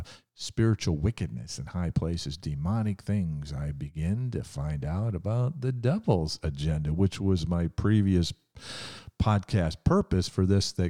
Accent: Ohio, United States; I'm remembering the tumultuous days of my youth growing up in the Vietnam era, trying to process the assassinations of JFK, Martin Luther King, Bobby Kennedy. I lived only 1 hour from Kent State.

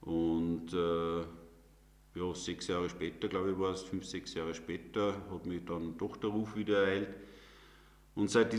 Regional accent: Bad Schallerbach, Upper Austria, Austria; sprich ich bin in Bad Schollerbach, wo ich aufgewachsen bin

